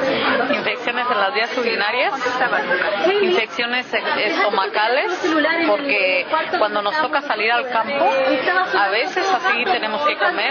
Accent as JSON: {"language": "Spanish", "country": "Mexico", "said": "en la casa donde vivo, somos seis mexicanas"}